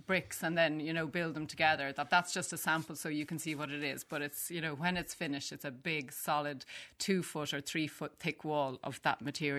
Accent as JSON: {"language": "English", "town": "Dublin", "region": "Leinster", "country": "Ireland", "tie": "born or raised there", "said": "I grew up in Dublin"}